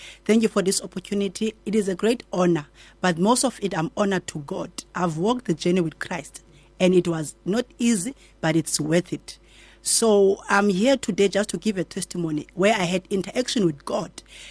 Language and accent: English; Port Elizabeth, Eastern Cape, South Africa; now in Cape Town, South Africa; Originally, I'm from Port Elizabeth, my family.